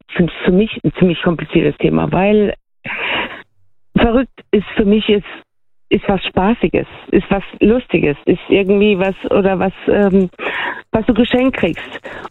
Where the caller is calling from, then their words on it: Brühl, Baden-Württemberg, Germany; Hi, ich bin aus Brühl.